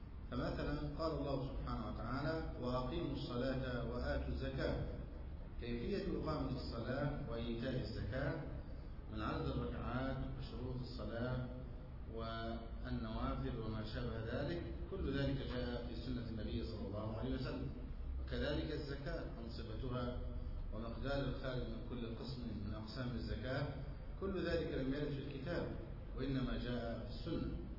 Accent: Egypt; علم مهمل في كثير من البلدان لا سيما بلدنا مصر

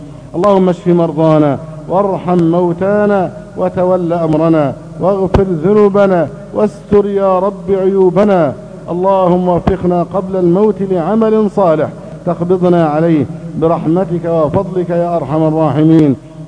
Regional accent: Egypt

